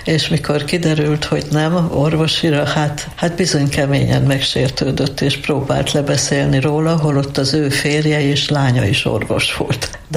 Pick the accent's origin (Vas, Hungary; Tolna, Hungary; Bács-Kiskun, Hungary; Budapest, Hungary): Vas, Hungary; Kőszeg; born there; Kőszegen születtem 1944-ben, a háborúnak a kellős közepén.